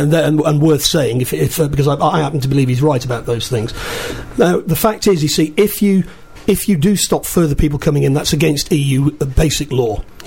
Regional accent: England, United Kingdom; I'm English, not even Scottish or Irish or Welsh, but I hate racism. It's part of my English identity.

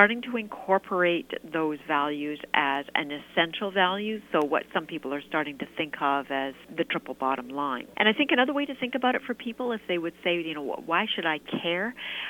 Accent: British Columbia, Canada; it's those natural landscapes then that also attracts us as British Columbians

